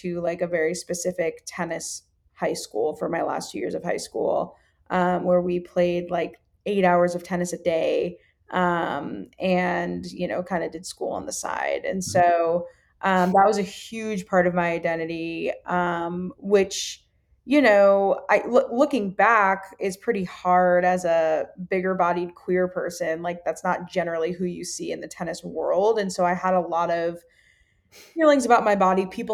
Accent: Austin, Texas, United States; I grew up in Austin. So I was here all of my formative years.

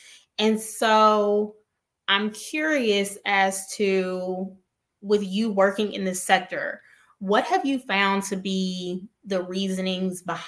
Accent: Alabama, United States; moved away; I'm from Alabama, so I can attest to the world getting hotter. It's probably 100 degrees there right now. I mean, I'm exaggerating, but the point is, I believe it because I'm seeing this. I'm also from the Gulf Coast.

